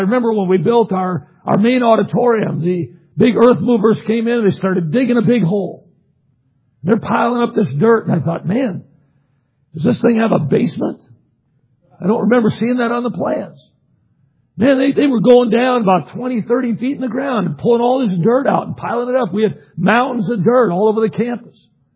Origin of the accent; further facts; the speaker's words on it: Midwest, United States; I grew up in the Midwest and I watched as a boy and growing up there some buildings being built.